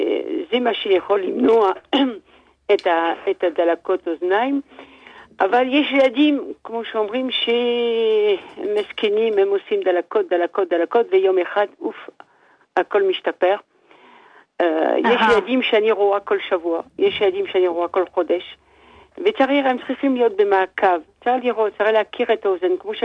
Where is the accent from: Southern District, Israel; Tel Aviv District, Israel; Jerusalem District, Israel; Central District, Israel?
Jerusalem District, Israel; Jerusalem; אני מירושלים